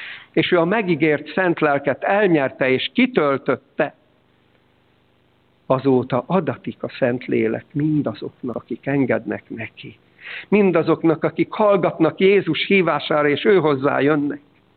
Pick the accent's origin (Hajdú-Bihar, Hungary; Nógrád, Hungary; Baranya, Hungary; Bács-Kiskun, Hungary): Nógrád, Hungary; A szülőföldemen, édesanyám szülőfalujában, Nógrádban van egy forrás.